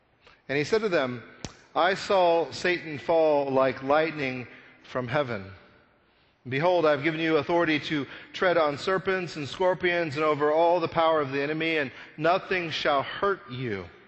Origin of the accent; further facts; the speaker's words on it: Texas, United States; accent: Texas; My Texas accent comes out when I say keel and wheel and destroy.